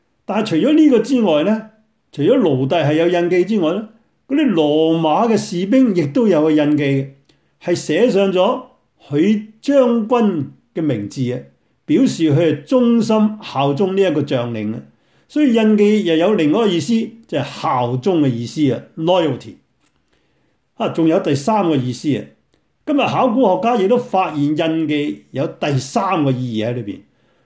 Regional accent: Hong Kong; now in San Francisco, United States; 我从香港来的，我的历史背景是怎样，我的关系是怎样。

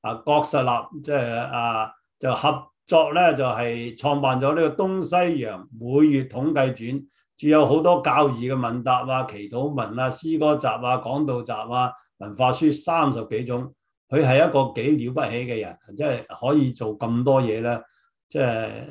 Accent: Guangdong, China; 我们广东人有很多广东的我们广东话那些个来源都不清楚的。

